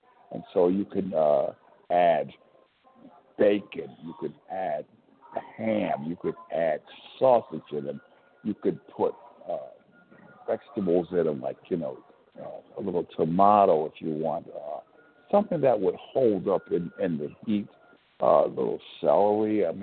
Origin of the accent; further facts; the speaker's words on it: New Jersey, United States; And I was raised in New Jersey